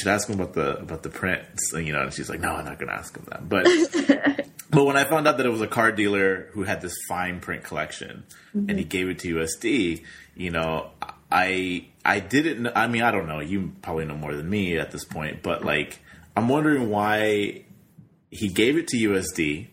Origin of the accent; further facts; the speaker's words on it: California, United States; so he lives in North County. I grew up in North County.